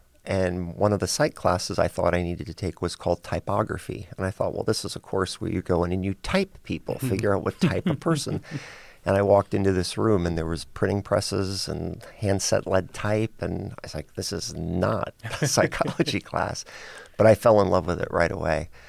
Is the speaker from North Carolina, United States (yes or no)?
no; Pennsylvania, United States; also born or lived in Minnesota / Alabama; This is closer to what I grew up. You know, I grew up in Pennsylvania, so, you know, the season's changing and things.